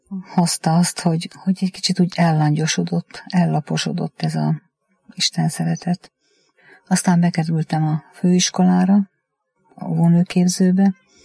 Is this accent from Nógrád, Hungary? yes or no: yes; Pásztó, Nógrád, Hungary; born there; Pásztón születtem.